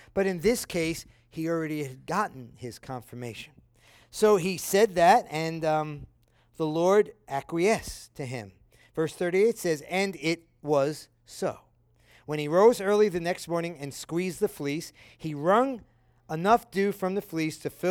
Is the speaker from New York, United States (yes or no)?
yes; New York, United States; I'm from New York. You don't pay tax in New York.